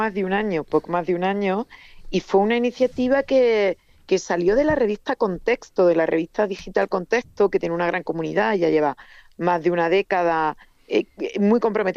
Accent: Seville, Andalusia, Spain; soy de Sevilla, pero viajo mucho a Barcelona.

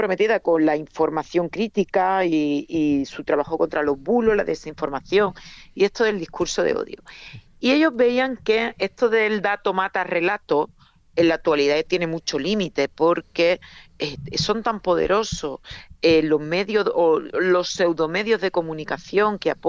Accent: Seville, Andalusia, Spain; soy de Sevilla, pero viajo mucho a Barcelona.

